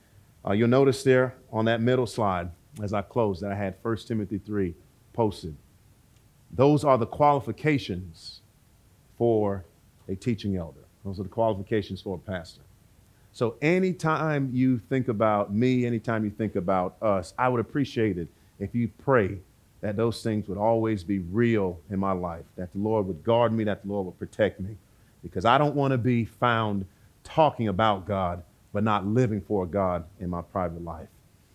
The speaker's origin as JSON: {"language": "English", "town": "Miami", "region": "Florida", "country": "United States", "tie": "born or raised there", "said": "That's a part of my story. That's a part of what I saw growing up in Miami."}